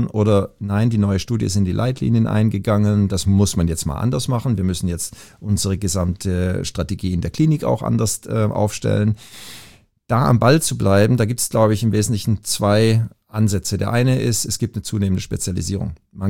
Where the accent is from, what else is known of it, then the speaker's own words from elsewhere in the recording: Southern Germany, Germany; ich komme aus Süddeutschland